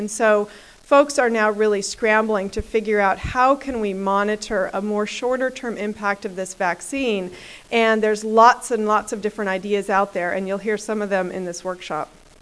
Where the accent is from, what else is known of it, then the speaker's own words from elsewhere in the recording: California, United States; I'm going to be moderating for the session, and I'm from California.